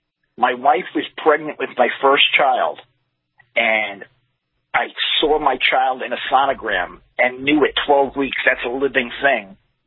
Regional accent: New York, United States; Well, I'm from New York.

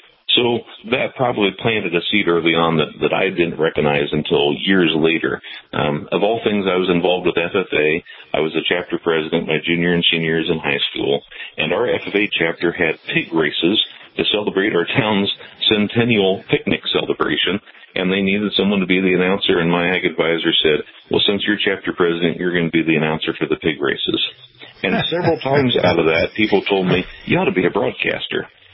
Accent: Hopkins, Missouri, United States; So my hometown is Hopkins, Missouri, which sits about 2.5 miles south of the Iowa border, and I was blessed with some good quality radio stations to be able to listen to.

